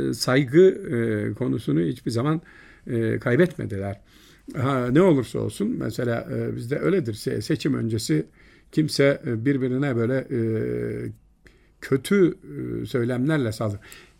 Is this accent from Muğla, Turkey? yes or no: yes; Muğla, Turkey; accent: Muğla; Ben bir Muğlalı'yı görmediğim zaman hemen şivem gider.